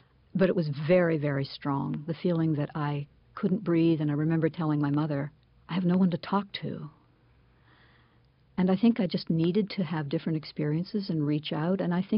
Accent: Pennsylvania, United States; it was Appalachia. But I don't think we ever thought of it as Appalachia. It was just home.

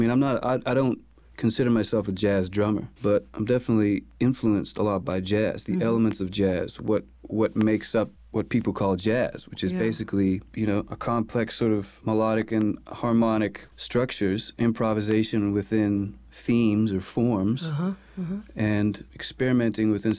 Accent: Massachusetts, United States; I grew up sort of outside of Boston, and there was a lot of good drummers and drum teachers in the area.

